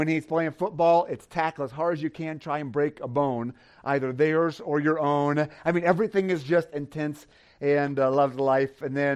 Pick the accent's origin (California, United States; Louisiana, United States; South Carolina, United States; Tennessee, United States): Tennessee, United States; I'm from Tennessee, and so in Tennessee, when one person says hello or how are you or good evening to somebody else, then typically the polite thing to do is to respond.